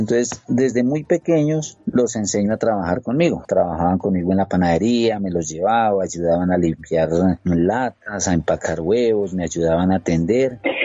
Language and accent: Spanish; Sevilla, Valle del Cauca, Colombia; moved away as an adult; now in Bogotá, Colombia; toda mi juventud la viví hasta los 18 años. Soy oriundo de Sevilla Valle, viví allá hasta los 18 años.